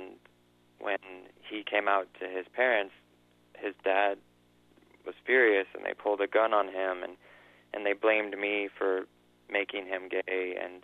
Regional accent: Kalispell, Montana, United States; It wasn't easy growing up in Kalispell, and, you know, I think it's not really easy growing up probably anywhere

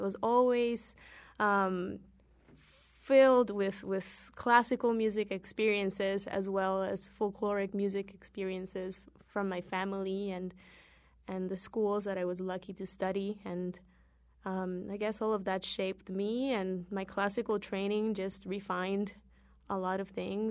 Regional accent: Ponce, Puerto Rico; I was born and raised in Ponce, Puerto Rico, which is a south coast town

